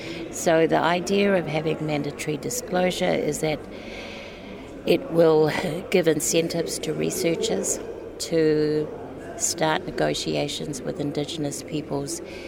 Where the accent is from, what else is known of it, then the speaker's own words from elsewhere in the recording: New Zealand; I'm from the Ngāti Awa and Ngāti Pro tribes from Aotearoa, New Zealand